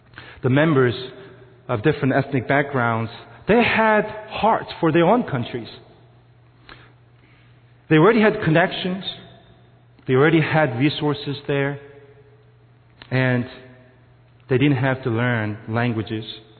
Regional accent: South Korea; I'm Korean. I grew up in Korean church. Most of the sermons that I listened to were in Korean. I'm used to Korean style of worship.

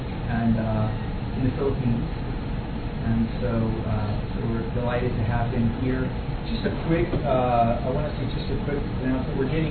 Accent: California, United States; I was from California

